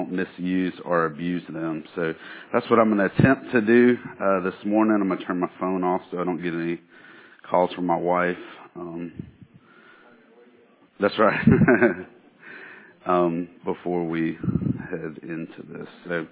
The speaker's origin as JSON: {"language": "English", "region": "the South", "country": "United States", "tie": "born or raised there", "said": "I've experienced growing up in the South and being in a bunch of different churches and visiting a bunch of different churches and even events, Christian events and activities through being a Christian for the last 27 years."}